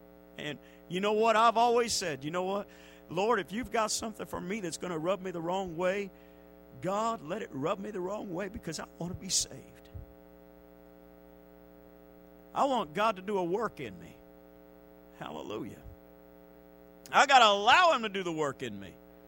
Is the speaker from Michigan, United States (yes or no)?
no; Connecticut, United States; And I know I came up from Yankee land, and I remember the first time we grew okra back up there. My pastor was from Oklahoma, there in Connecticut